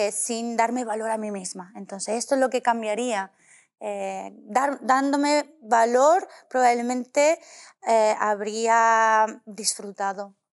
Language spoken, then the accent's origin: Spanish; Italy; Sí, me encanta cocinar como buena italiana.